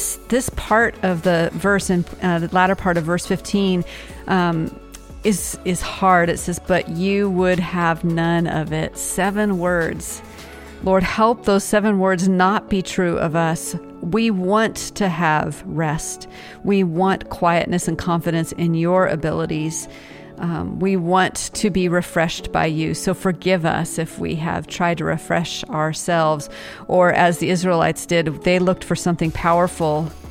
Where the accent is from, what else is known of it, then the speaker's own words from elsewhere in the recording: United States; I know as an American, I want everything now.